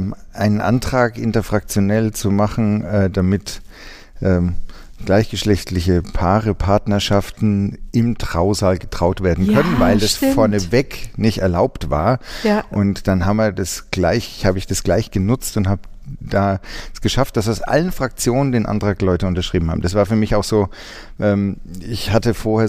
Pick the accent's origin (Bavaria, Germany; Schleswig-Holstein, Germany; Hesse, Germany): Bavaria, Germany; Rothenburg ob der Tauber; born there; ich habe in Rothenburg ob der Tauber geheiratet, da komme ich hierher, bin ich geboren und im Rathaus.